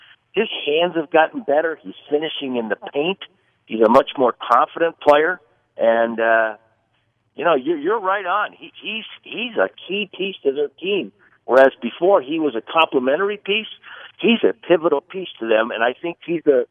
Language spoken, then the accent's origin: English; Massachusetts, United States; Well, you see, I'm from Massachusetts, Dame, so we have